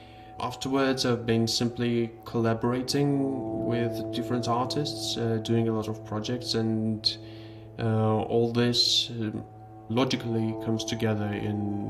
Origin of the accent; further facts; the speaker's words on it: Tbilisi, Georgia; I was born in Georgia, in Tbilisi, Georgia, the post-Soviet Union country. The Soviet Union officially collapsed the year I was born, so we had some hard times back then. So first went to a music school in Georgia